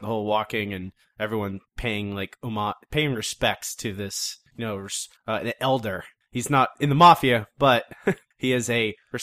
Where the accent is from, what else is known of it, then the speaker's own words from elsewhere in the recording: the South, United States; I'm positive it was, especially growing up in the South.